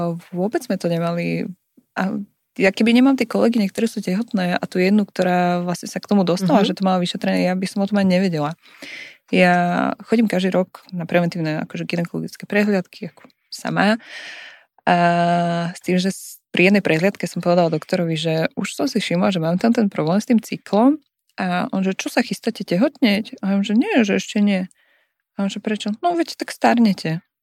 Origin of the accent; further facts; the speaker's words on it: eastern Slovakia, Slovakia; ja pochádzam z východného Slovenska